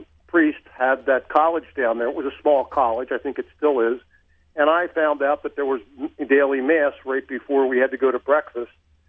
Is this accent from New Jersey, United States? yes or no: no; Philadelphia, Pennsylvania, United States; 3 weeks later, I was with the Philadelphia Eagles in my hometown.